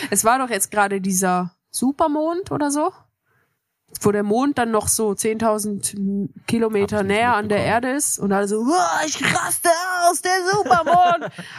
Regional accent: Switzerland; Ja, ich komme aus der Schweiz

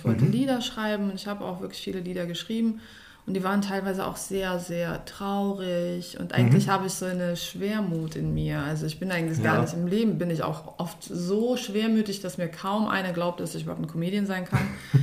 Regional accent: Herzogenrath, North Rhine-Westphalia, Germany; also born or lived in Moscow; Also ich bin in Moskau geboren. Und bin danach dann quasi direkt nach Herzogenrath gezogen.

